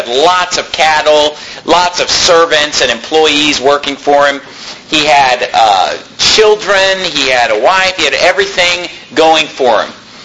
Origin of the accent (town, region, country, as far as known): California, United States; born or raised there